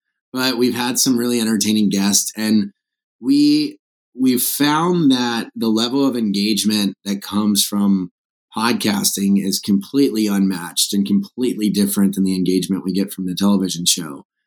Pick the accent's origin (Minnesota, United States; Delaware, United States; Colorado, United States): Delaware, United States; now in Charleston, United States; my life in Charleston and growing up on the Eastern Shore of Delaware.